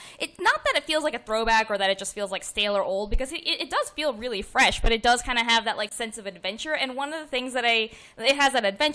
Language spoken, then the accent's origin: English; United States; as an American who hasn't read books by this author